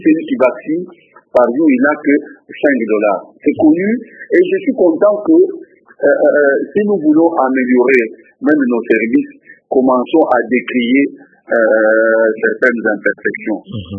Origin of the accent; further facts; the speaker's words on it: DR Congo; Je suis Congolais.